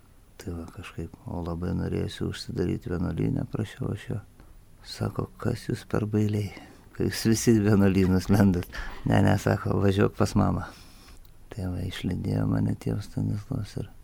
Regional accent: Rusnė, Klaipėda County, Lithuania; Gimiau, augau Rusnėj, tai kaip ir nuo Pamario.

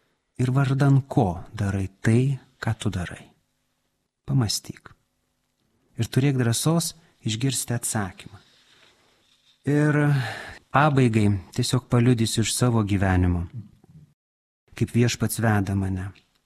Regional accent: Raseiniai, Kaunas County, Lithuania; born there; Gimiau Raseiniuose, tai yra švenčiausios mergelės Marijos į dangų parapija. Pirmąją komuniją priėmiau Girdžiuose, šventos onos bažnyčia

